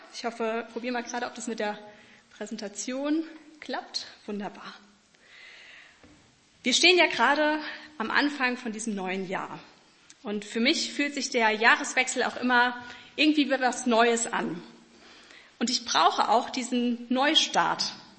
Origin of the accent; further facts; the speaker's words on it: North Rhine-Westphalia, Germany; Ich bin im Siegerland aufgewachsen, habe mich mit 12 Jahren bekehrt, durfte schon so die ganze Sonntagsschulkarriere durchmachen, habe mich mit 14 Jahren dann taufen lassen.